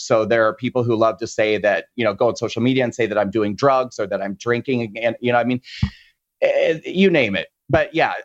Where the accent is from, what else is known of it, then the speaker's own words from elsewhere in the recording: Nebraska, United States; you know, I grew up in Nebraska, and I was just like, why did you people vote for him?